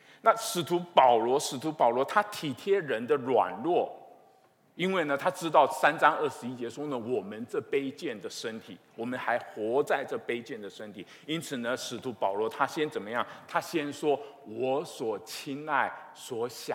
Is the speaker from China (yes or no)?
no; Taiwan; 我是从台湾来的， 我晓得什么叫做暗箭伤人